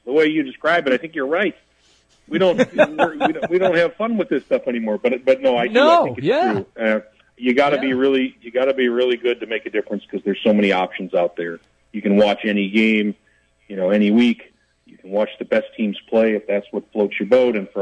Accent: Chicago, Illinois, United States; I grew up in Chicago in the, you know, in the 70s and 80s

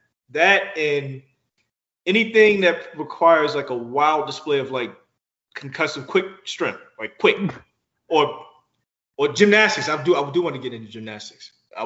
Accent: Brooklyn, New York, United States; also born or lived in Georgia; I'm from Brooklyn. I lived in Georgia. I moved here from Georgia. I'm from Brooklyn.

